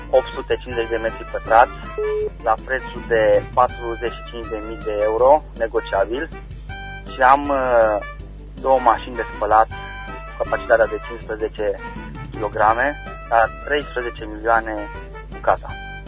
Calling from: Băile Herculane, Caraș-Severin, Romania; sunt de la Herculane.

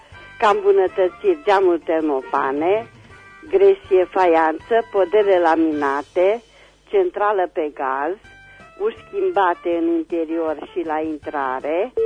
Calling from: Reșița, Caraș-Severin, Romania; sunt din Reșița

